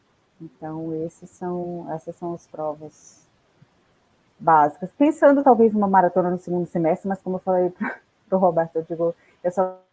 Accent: Amazonas, Brazil; eu sou amazonense, mas quando eu estava lá, eu só pulava na água

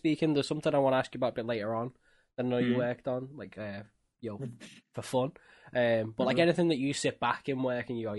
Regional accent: North West England, United Kingdom; accent: Scouse; I mean, people would say my accent, pardon me, isn't even that Scouse.

